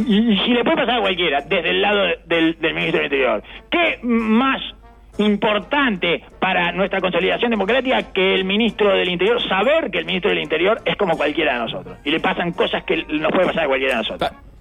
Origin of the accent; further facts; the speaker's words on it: Uruguay; porque así somos los uruguayos, agradecidos